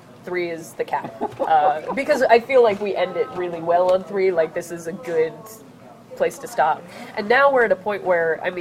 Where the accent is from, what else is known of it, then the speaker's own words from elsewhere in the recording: Fond du Lac, Wisconsin, United States; Fond du Lac is my hometown